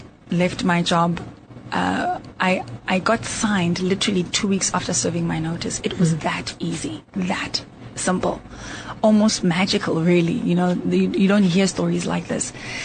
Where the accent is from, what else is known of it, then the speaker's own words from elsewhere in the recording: Daveyton, Gauteng, South Africa; I grew up in Daveyton, which is in the east of Johannesburg in Ekurhuleni.